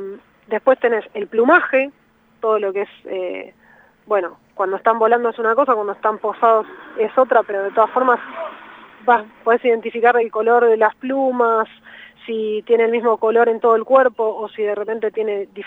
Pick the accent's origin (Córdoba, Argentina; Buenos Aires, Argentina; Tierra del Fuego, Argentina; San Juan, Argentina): Buenos Aires, Argentina; Sí, yo soy de Ciudad Autónoma de Buenos Aires, así es.